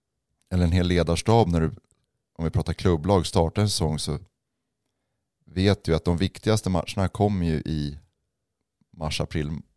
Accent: Växjö, Kronoberg County, Sweden; för det var i min hemstad Växjö med familj och vänner

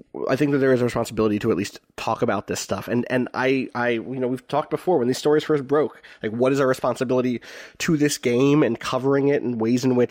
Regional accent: Pennsylvania, United States; my hometown was on the edge of West Philadelphia and has a lot of first-generation immigrants and people of color and a huge range of wealth between its more suburban and urban sides

